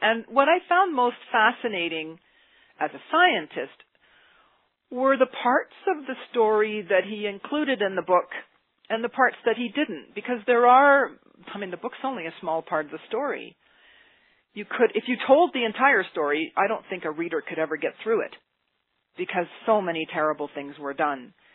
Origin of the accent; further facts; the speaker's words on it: Alberta, Canada; I see myself as a Canadian. I see myself as an Albertan. I see myself as a landowner.